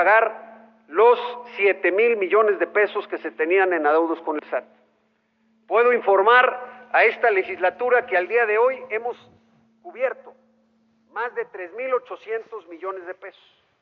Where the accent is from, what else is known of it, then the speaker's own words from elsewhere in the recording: Oaxaca, Mexico; tomar una decisión como oaxaqueñas y como oaxaqueños